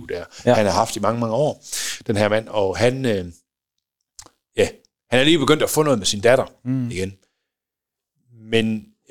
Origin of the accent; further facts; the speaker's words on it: West Jutland, Denmark; jeg også kunne tænke det som dansker eller vestjyde